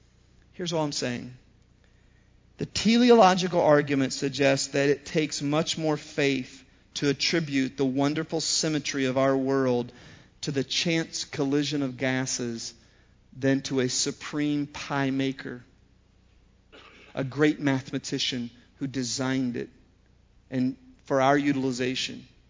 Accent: Newark, Ohio, United States; And I'm a hick from Newark, Ohio, so this really speaks to me.

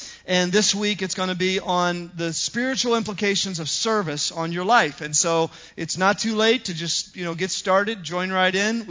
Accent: Ohio, United States; Cleveland, Ohio in 1933. And I remember as a kid thinking, this is so awesome that Superman was born in my home state.

